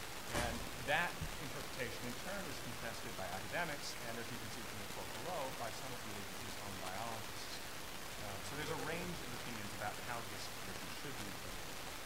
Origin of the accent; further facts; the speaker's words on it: Maine, United States; these maps, which show my home state of Maine